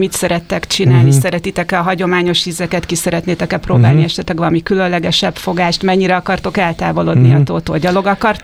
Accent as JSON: {"language": "Hungarian", "town": "Keszthely", "region": "Zala", "country": "Hungary", "tie": "born there", "said": "Hát én teljes mértékben balatoni lány vagyok, én Keszthelyen születtem, aztán ahogy sokan az évfolyamomból elmentem kicsit világot látni, majd felnőtt koromra visszaköltöztem Keszthelyre, tehát most 15 éve újra itt élek."}